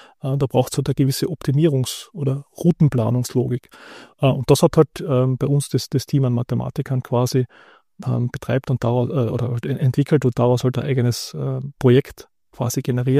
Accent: Carinthia, Austria; Da jetzt vor allem bei uns in Kärnten, also im ländlicheren Bereich, fährt vielleicht zweimal am Tag der Bus

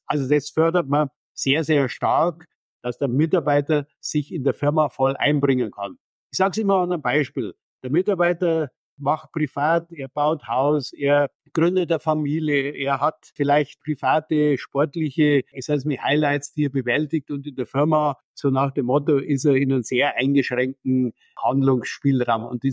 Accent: Bavaria, Germany; ich bin ja dort aufgewachsen in der Region. Wir waren ja bis zum Mauerfall, waren ja wir Grenzregion.

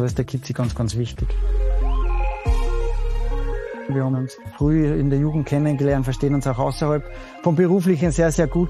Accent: Austria; now in Munich, Germany; gehen mal essen in München oder so und fühlen uns aber als Österreicher hier sehr, sehr wohl.

